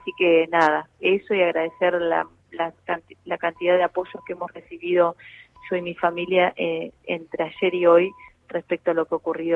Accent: General Campos, Entre Ríos, Argentina; moved away; mis padres tienen una panadería hace 40 años en mi pueblo que se llama General Campos. Bueno, yo no vivo ahí desde que me fui a estudiar

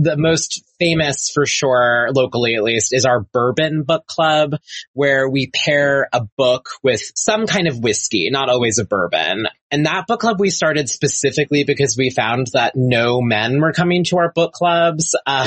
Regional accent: New York, United States; I grew up on Long Island where it's set. My mom lives out east on the island

